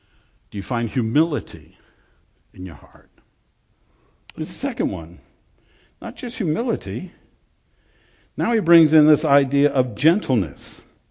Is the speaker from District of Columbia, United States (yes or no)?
yes; Washington, District of Columbia, United States; also born or lived in North Dakota; We lived in North Dakota. I grew up in Washington, D.C. area. I've never lived in the rural area at all.